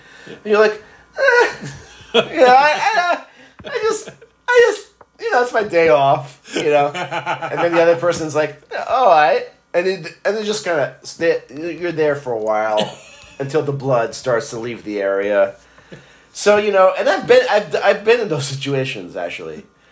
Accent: Israel; that's the way I grew up in Israel. We had one day. Sunday was a work day.

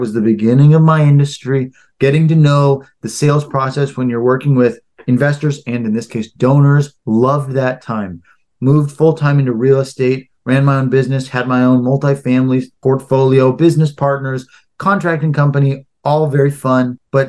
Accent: St. Louis, Missouri, United States; I'm from St. Louis, Missouri.

